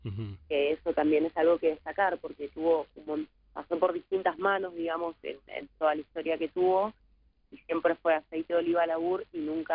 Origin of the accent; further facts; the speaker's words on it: Buenos Aires, Argentina; now in Mendoza, Argentina; Yo soy de Buenos Aires, pero vivo acá en Mendoza, trabajo en la URB.